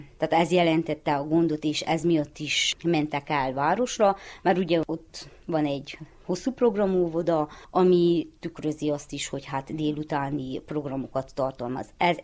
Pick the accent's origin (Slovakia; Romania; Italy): Romania; Vița; now in Sepsibesenyő, Romania; Sepsibesenyőn lakom, vitai származású vagyok, amire nagyon büszke vagyok.